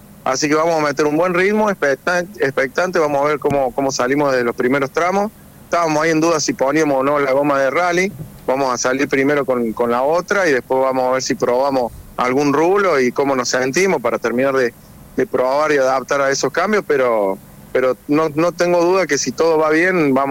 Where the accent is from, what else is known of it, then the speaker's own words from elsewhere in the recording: Alta Gracia, Córdoba, Argentina; Yo soy de Altagracia, ¿no?